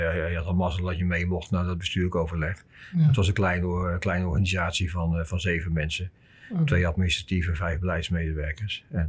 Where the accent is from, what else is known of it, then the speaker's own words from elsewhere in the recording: Rotterdam, South Holland, Netherlands; Dus ik woon nu in Rotterdam, hè? En ik kwam uit Rotterdam.